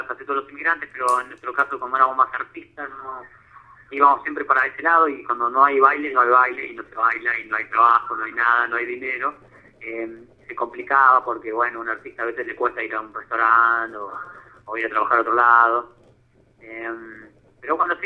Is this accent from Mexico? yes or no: no; Argentina; aceptar estar de vuelta en mi país me costó, pero porque es un antes y un después